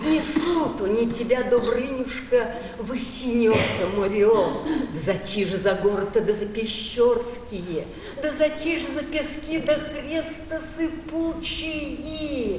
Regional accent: Russia; У нас, я выросла в Заволжье, у нас не сказывали былины.

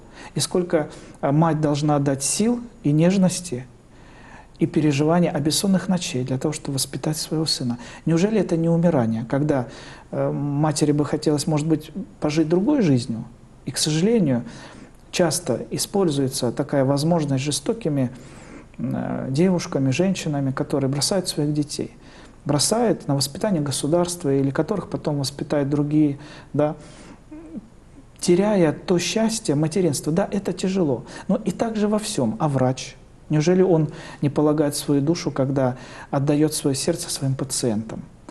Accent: Far East, Russia; Я, так как сам выходец с Дальнего Востока, я все свое детство провел в военном гарнизоне, где был военный аэродром.

